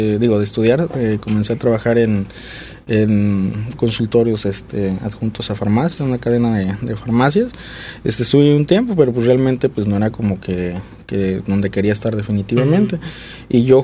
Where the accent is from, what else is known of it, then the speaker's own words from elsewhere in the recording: San Ignacio, Jalisco, Mexico; also born or lived in Cocula; Nací en Cocula, Jalisco. Soy de un rancho que se llama San Ignacio, igual aquí en Jalisco, en el centro geográfico del estado. Pues cuando salí la prepa, pues me vine para acá a estudiar la universidad.